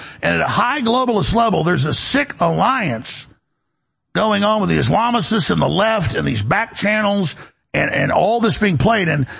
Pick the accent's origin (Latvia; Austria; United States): United States; but I'm an American, so I feel like my identity is being stolen